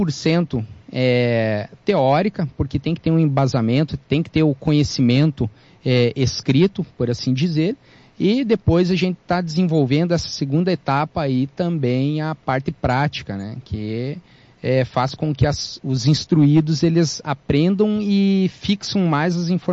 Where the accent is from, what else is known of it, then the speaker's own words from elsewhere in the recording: Rio Grande do Sul, Brazil; Venho da Serra Gaúcha